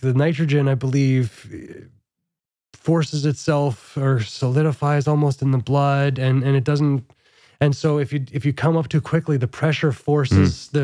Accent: Saskatchewan, Canada; I grew up in Saskatchewan.

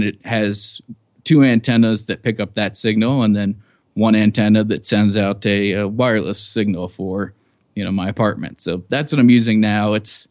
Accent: Cincinnati, Ohio, United States; Yeah, I grew up in Cincinnati, Ohio, and lived there till I was 18.

